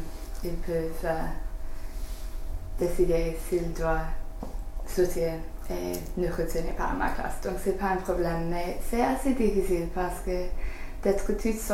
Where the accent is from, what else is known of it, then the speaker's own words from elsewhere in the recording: England, United Kingdom; first language English; French is a second language; now in France; je suis anglaise